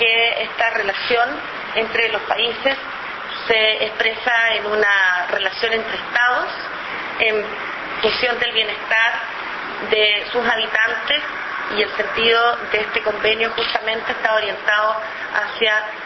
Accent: Chile; a nosotros como chilenos y chilenas nos interesa

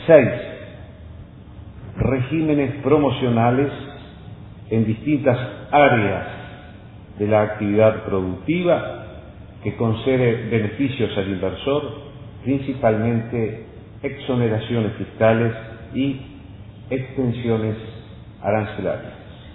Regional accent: Uruguay; Uruguay no es necesario apelar a métodos espurios para hacer buenos negocios. Y cuando se constatan en mi país procedimientos irregulares, se adoptan inmediatamente las medidas correctivas que la ley establece.

